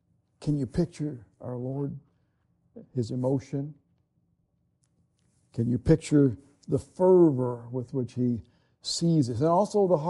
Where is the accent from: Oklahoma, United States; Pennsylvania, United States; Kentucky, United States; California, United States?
Kentucky, United States; I'm from Kentucky, you know. Did you know that?